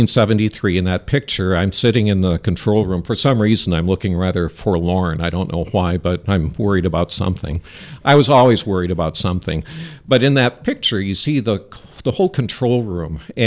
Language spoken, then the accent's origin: English; Charles City, Iowa, United States; now in Iowa City, United States; But I was born and raised here in Charles City. I graduated from high school here in 1974. I'm a Comet.